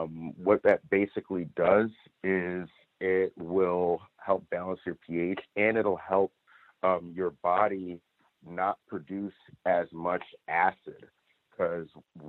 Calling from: Los Angeles, California, United States; I'm calling in from Los Angeles.

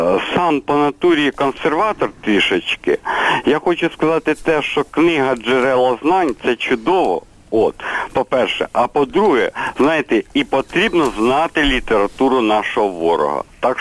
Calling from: Tulchyn, Vinnytsia Oblast, Ukraine; Я телефоную вам з міста Тульчина на Вінниччині.

